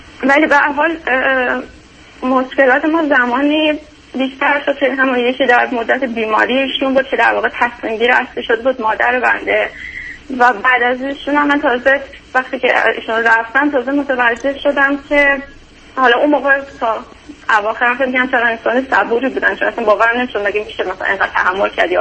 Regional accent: Iran; moved away as an adult; تقریبا حدود 4 سال و نیم هستش از ایران مهاجرت کردم.

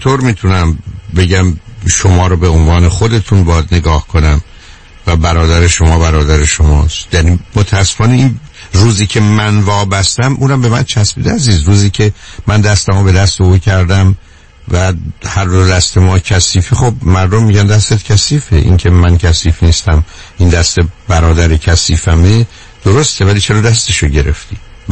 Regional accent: Iran; ولی به عنوان یه ایرانی

